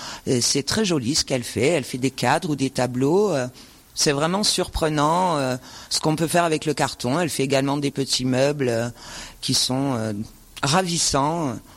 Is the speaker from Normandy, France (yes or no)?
yes; Normandy, France; now in Digne-les-Bains, France; D'ici, mais je suis pas née ici, je suis une petite Normande qui est arrivée dans les Alpes de Haute-Provence il y a bien longtemps et je pense que ben maintenant c'est un peu mon pays.